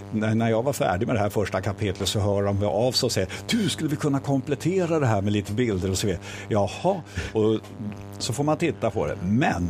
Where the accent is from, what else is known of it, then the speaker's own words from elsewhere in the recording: Stockholm, Stockholm County, Sweden; now in Gävle, Sweden; är det inte dags nu efter 100 år som stockholmare att göra något? Så då blev det Gävle.